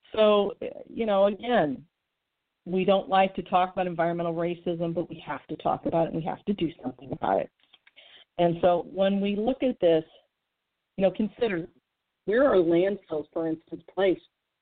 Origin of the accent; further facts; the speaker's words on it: St. Louis, Missouri, United States; My hometown of St. Louis is a prime example.